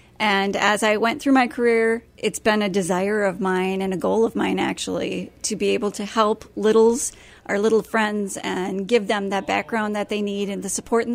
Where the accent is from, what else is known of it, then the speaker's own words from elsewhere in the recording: Stratford, Wisconsin, United States; I'm from Stratford.